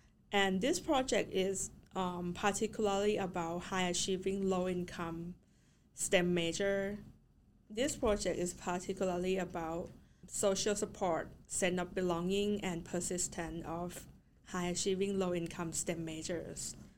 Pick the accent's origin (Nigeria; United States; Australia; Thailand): Thailand; English is a second language; moved away; And for myself, I'm from Thailand in Southeast Asia, so Center for Southeast Asian Studies is kind of an outlet for me.